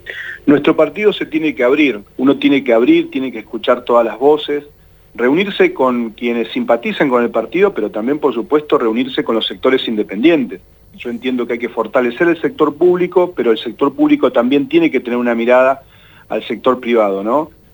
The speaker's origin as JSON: {"language": "Spanish", "region": "Neuquén", "country": "Argentina", "tie": "born or raised there", "said": "Yo nací en Neuquén, tengo 45 años, en un barrio en la ciudad de Neuquén. Mis padres son comerciantes, siempre estuvieron vinculados al sector privado. Yo sigo viviendo en el mismo barrio donde nací, donde me crié"}